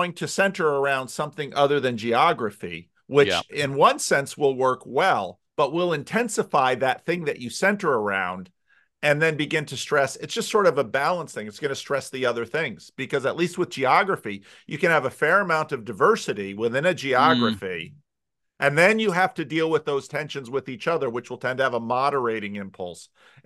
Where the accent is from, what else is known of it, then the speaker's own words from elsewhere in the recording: New Jersey, United States; Because, you know, I grew up in New Jersey, and Lancaster County was a very strange Disneyland of sorts.